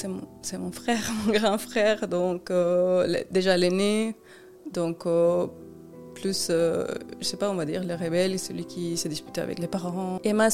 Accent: Mexico; moved away as an adult; now in France; je suis mexicaine. J'ai grandi au Mexique toute ma vie, jusqu'au moment où, à 27 ans, je viens en France

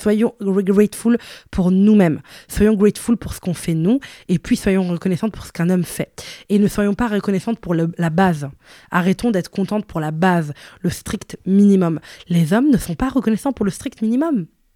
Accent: Italy; also born or lived in Brussels; Moi, j'ai grandi en Italie, j'aime la mode

